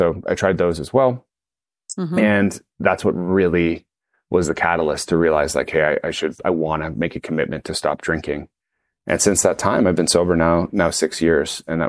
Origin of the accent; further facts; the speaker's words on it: Toronto, Ontario, Canada; friends I grew up with in Toronto